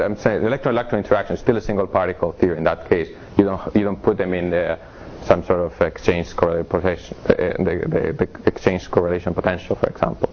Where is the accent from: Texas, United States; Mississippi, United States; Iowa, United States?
Texas, United States; I mean, I'm from Texas, so I'm allowed to talk about cows.